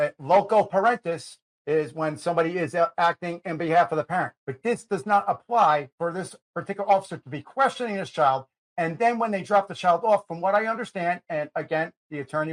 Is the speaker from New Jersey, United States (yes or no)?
yes; New Jersey, United States; we all know I'm from Jersey, and we film in D.C.